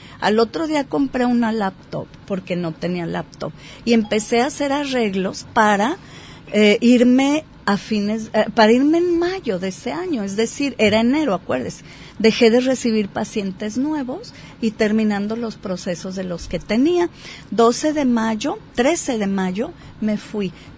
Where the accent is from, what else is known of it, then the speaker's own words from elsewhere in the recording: Guadalajara, Jalisco, Mexico; Voy una semana a mi amada Guadalajara, porque es mi ciudad natal, y la quiero, y ahí está toda la gente que quiero. Pero ya la semana ya me quiero venir a mi pueblito.